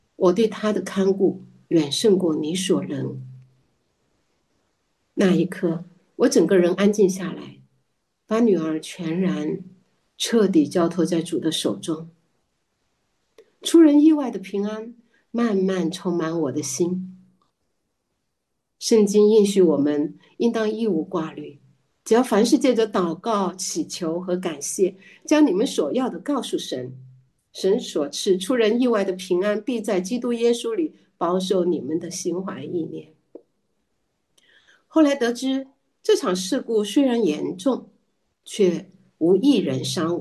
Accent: Chongqing, China; 我是来自山城重庆的

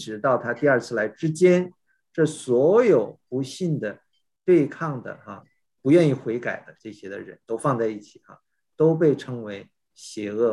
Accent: China; now in United States; 我们这一批都是从大陆背景出来的留学生啊，我们都是从小就受这个共产党的教育，是无神论的背景啊。结果同样来到美国，同样生活在美国

